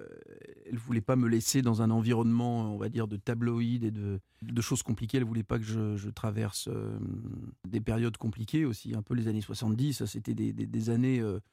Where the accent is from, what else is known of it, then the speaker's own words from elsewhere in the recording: California, United States; j'ai grandi aux États-Unis. Ouais, en fait, on a déménagé en 71. Tu sais, le siècle dernier.